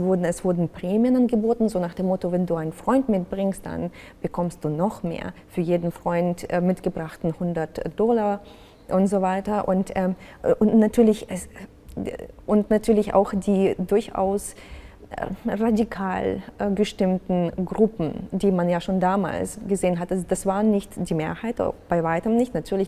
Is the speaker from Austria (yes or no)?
no; Donetsk, Donetsk Oblast, Ukraine; moved away as an adult; now in Germany; Bis zu meinem 18. Lebensjahr war ich noch in Donetsk. Meine Familie wohnt auch immer noch dort. Und ja, das ist schon meine Heimatstadt, da wo ich aufgewachsen bin.